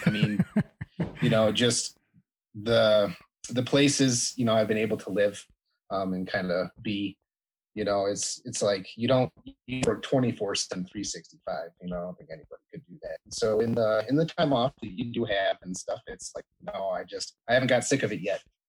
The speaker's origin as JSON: {"language": "English", "region": "Michigan", "country": "United States", "tie": "born or raised there", "said": "And, you know, a lot of that comes from just growing up in Michigan."}